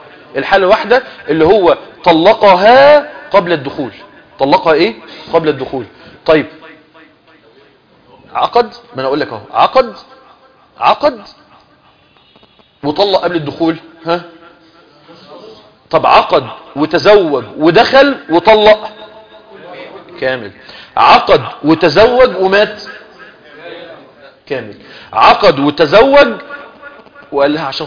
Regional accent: Egypt; ومن صور الصورة الشائعة بقى عندنا في مصر كلنا اللي هي بعضهم مؤجل وبعضهم معجل

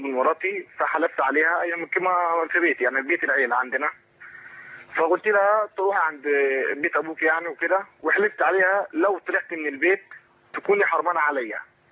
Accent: Egypt; أنا مصري وكنت في السعودية

